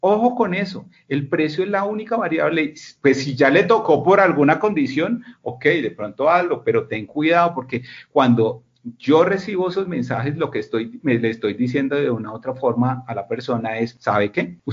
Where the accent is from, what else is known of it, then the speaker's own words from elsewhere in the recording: Colombia; si somos colombianos y latinos que amamos la Navidad